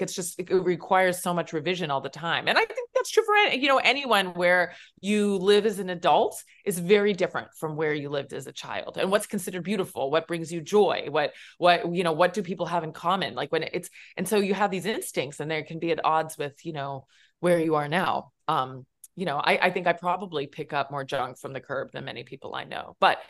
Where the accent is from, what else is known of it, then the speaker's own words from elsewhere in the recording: Pennsylvania, United States; who works at the Center for Metal Arts in my hometown in Pennsylvania